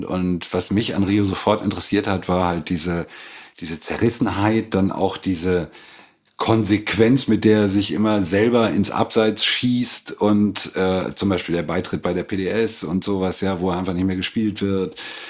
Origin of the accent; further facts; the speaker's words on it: Lingen, Lower Saxony, Germany; Ganz nah der holländischen Grenze aus dem Emsland, aus Lingen-Ems.